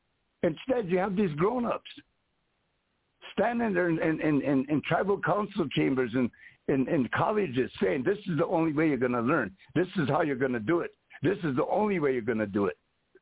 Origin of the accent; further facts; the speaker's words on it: United States; because we were Lakota and we took up for Lakota because we grew up Lakota and we had no choice because that's who we were.